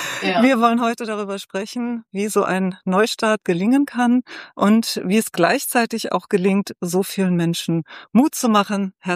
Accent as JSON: {"language": "German", "town": "Lübeck", "region": "Schleswig-Holstein", "country": "Germany", "tie": "born or raised there", "moved": "yes", "said": "Ich habe Lübeck ja vor mehr als 25 Jahren Richtung Süden verlassen, aber es ist natürlich immer wieder total schön, ein bisschen Ostseeluft zu schnuppern."}